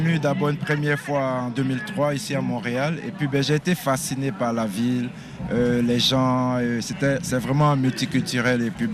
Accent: Bouaké, Vallée du Bandama, Côte d’Ivoire; born there; depuis ma ville natale, Boaké, j'avais monté un petit groupe

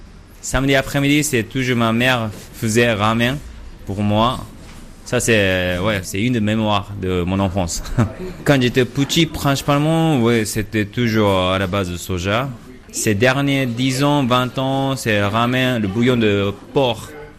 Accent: Osaka, Japan; French is a second language; Moi, je viens d'Osaka, par hasard.

